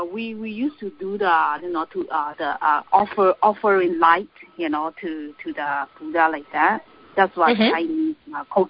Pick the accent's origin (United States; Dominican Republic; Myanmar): Myanmar; No, I'm from Burma, Myanmar.